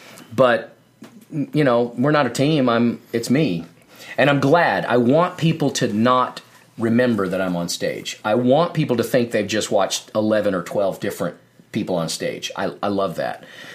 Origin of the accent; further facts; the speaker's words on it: Dallas, Texas, United States; But then, you know, I grew up in Dallas and never lived anywhere but Dallas, Texas, my whole life.